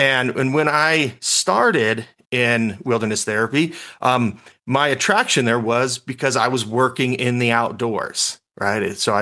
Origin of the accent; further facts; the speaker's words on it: Las Vegas, Nevada, United States; And so growing up in Vegas, we don't have wonderful access to the outdoors. So I grew up traveling.